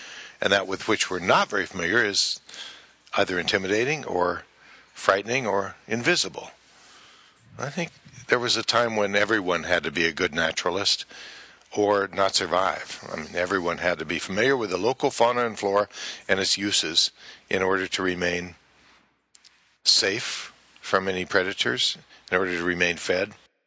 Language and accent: English; Denver, Colorado, United States; I was born in Denver and grew up on the eastern arid edges of Denver